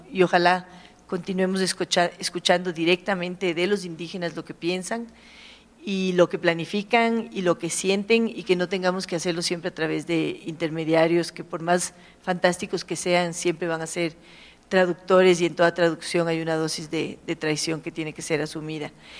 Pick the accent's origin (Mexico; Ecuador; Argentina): Ecuador; porque algo que siempre me ha desconcertado como ecuatoriana es que todo el mundo hablaba